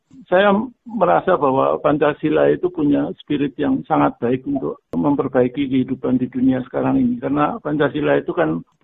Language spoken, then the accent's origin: Indonesian; Java, Indonesia; Karena memang nama tipe-tipe sepeda saya menggunakan bahasa Jawa karena kami berasal dari Jawa.